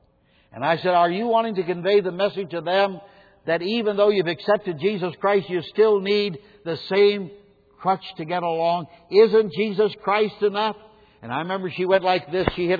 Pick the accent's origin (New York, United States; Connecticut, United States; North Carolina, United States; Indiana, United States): Indiana, United States; Berne; I'm from Bern, Indiana, and we had a little place called Hap's Place.